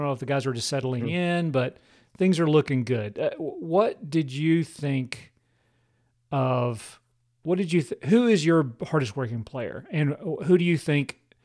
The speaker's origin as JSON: {"language": "English", "region": "Appalachia", "country": "United States", "tie": "born or raised there", "said": "I grew up with guys in Appalachia that had that same haircut, and I gotta say that's not a good look."}